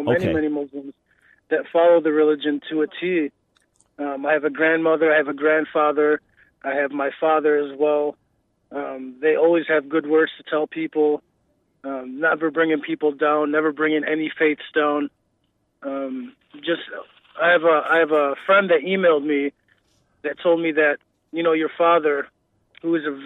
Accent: United States; I mean, I was born and raised in America, so it's not like I'm in the Middle East.

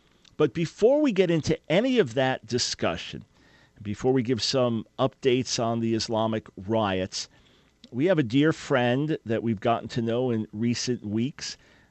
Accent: New York, United States; New York that's my hometown. So we've got special roots in New York, and I love going back out there.

